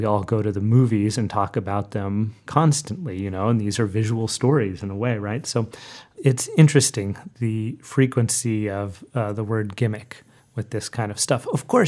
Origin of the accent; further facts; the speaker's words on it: El Paso, Texas, United States; also born or lived in Austin; So that's where I'm from. I was born in Texas, in Austin, and then I grew up in El Paso, which is right on the border with Juarez, Mexico, and the desert southwest.